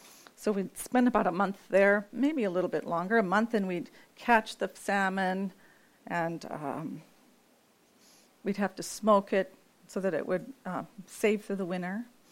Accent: Upper Kalskag, Alaska, United States; also born or lived in Minnesota; But my story began in Southwest Alaska. Here. Who knew? I was born in Minnesota, 6 months old. My parents left for the mission field. They answered the call of God and became missionaries in a little Eskimo Indian village.

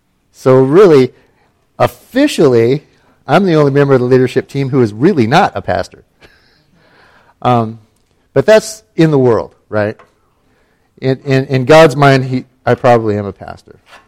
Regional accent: Ketchikan, Alaska, United States; I am from Ketchikan, Alaska.

